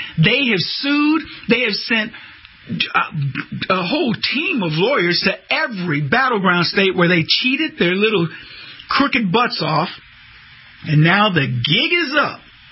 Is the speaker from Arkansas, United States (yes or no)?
no; Arizona, United States; Do we got any songs for Arizona? I was born and raised in Arizona. We need some music for Arizona.